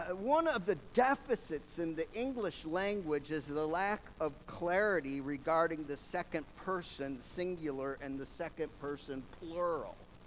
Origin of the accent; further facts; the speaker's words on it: Granville, New York, United States; People, I'm from Appalachia. Not Kentucky, not Tennessee, but upstate New York, that other end of the Appalachian Trail. Side branch called Granville.